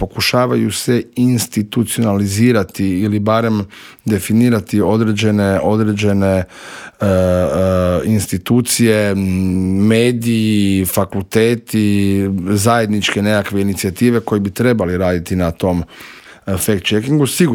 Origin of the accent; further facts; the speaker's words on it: Croatia; s ponosom reći da danas industrija kod nas u Hrvatskoj i uz udrugu imamo i novi etički kodeks